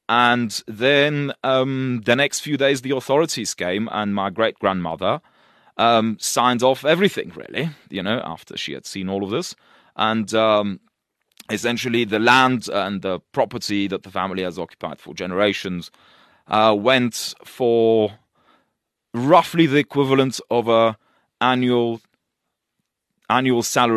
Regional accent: Russia; also born or lived in Bulgaria; born in Bulgaria of mixed Polish and Turkish heritage, and grew up in Russia and went to school there. I still remember Russia when it was a Soviet Union.

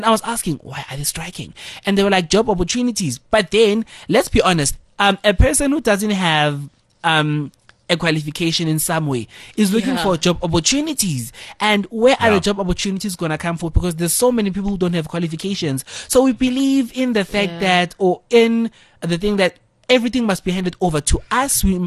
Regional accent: South Africa; We're South African post 1994

